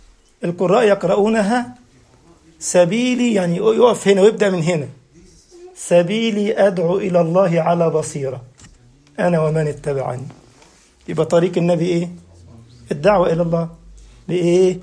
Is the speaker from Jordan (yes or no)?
no; Egypt; طبعا مؤهلات عليا بياخدوا سنة في الجيش عندنا في مصر